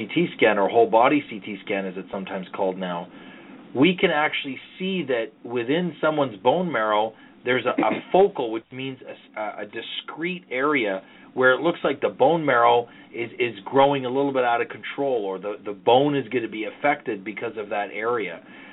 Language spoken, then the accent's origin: English; Canada; despite being the Canadian pacifist here